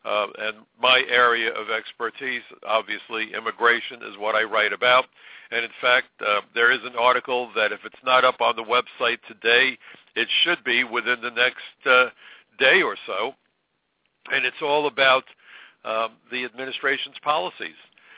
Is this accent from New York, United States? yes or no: yes; New York, United States; I'm a New Yorker. The ashes from 9/11 landed on me and my family, landed on my home, landed in my neighborhood, and contained in part the remains of my neighbors.